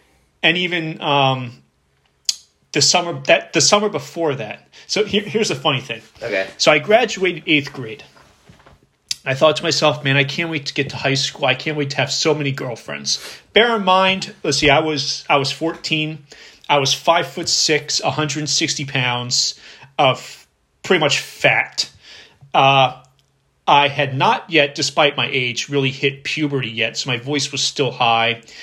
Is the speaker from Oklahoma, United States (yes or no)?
no; Ringoes, New Jersey, United States; I grew up in Ringgoes, New Jersey. It's definitely one of those towns that just pretty much just like any other town, whereas like you don't know it exists unless you're from there.